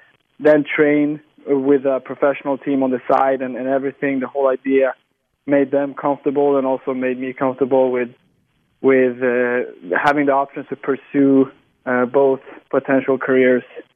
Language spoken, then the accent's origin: English; Sweden; English is a second language; growing up in Sweden, like I said, I've been taught from a very young age to defend, play as a unit, also playing in a good level.